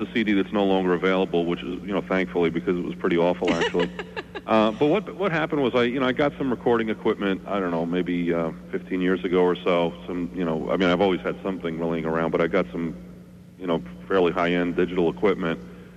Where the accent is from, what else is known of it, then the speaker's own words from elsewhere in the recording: Long Island, New York, United States; moved away as an adult; now in New Jersey, United States; I grew up on Long Island, moved to New Jersey, I guess, about 25 years ago.